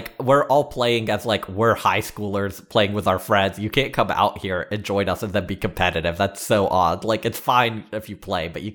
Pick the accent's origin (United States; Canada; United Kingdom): Canada; I like that you put A in there because I'm Canadian.